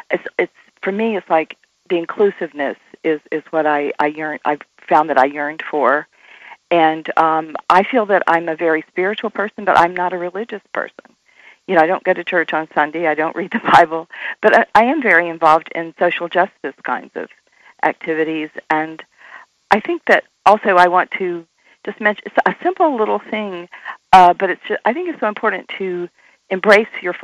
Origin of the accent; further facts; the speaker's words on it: Raleigh, North Carolina, United States; I was raised Catholic in Raleigh, North Carolina in the 1950s